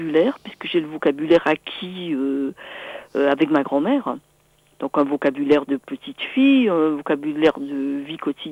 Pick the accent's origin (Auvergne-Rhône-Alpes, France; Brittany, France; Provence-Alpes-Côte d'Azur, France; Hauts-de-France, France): Brittany, France; accent: Vannetais Breton; Oui, je suis bretonne de naissance, dans la mesure où ma grand-mère ne parlait pas du tout français. Elle ne parlait que le breton, et donc j'ai appris comme ça, voilà. Donc c'est un breton... à la limite Morbihan-Finistère